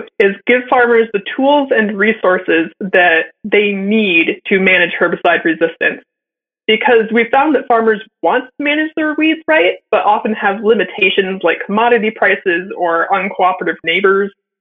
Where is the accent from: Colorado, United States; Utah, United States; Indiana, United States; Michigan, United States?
Michigan, United States; Yeah, so I grew up in Michigan